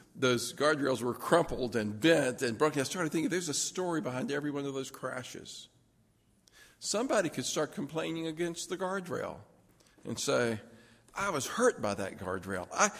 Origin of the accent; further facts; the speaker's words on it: Lookout Mountain, Tennessee, United States; we stayed the weekend where I grew up on Lookout Mountain.